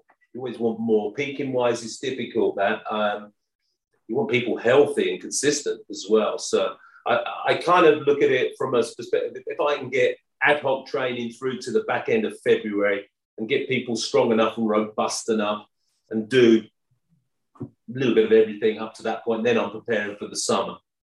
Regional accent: Wales, United Kingdom; Apologies to the Irish. I'm a Welsh boy now. So British.

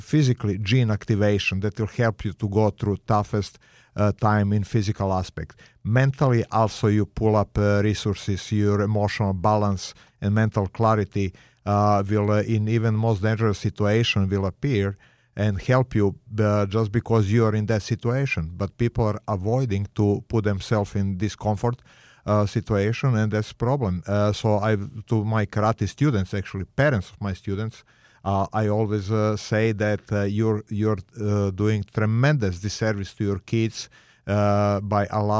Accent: Belgrade, Serbia; It was Yugoslavia then. Serbia was one of the six states, and I was born in Belgrade.

